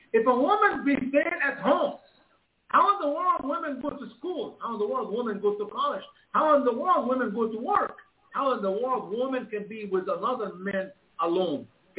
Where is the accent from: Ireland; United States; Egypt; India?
Egypt; In our home where I grew up in Egypt